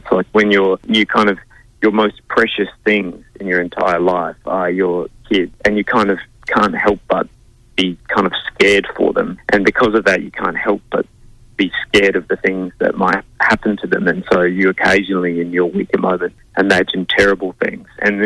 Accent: South Australia, Australia; I think I grew up in the Adelaide Hills.

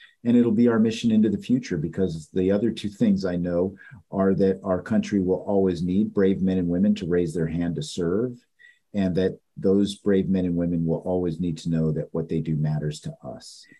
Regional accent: Fort Huachuca, Arizona, United States; born there; also born or lived in Ethiopia / Europe; I was born in Fort Huachuca, Arizona. Some people may be familiar with that. We moved to Ethiopia, spent time in Africa and then Europe and then back in the States before he retired.

